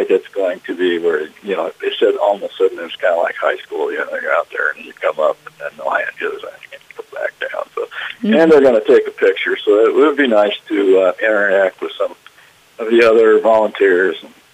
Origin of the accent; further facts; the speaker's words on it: Fort Madison, Iowa, United States; I mean, you know, I grew up in Fort Madison, Iowa, you know, and that's a lot different than a bigger city.